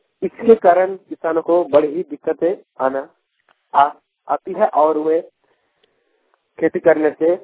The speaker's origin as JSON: {"language": "Hindi", "region": "Jharkhand", "country": "India", "said": "मेरा गांव जमशेदपुर से करीब 30-35 किलोमीटर दूर है"}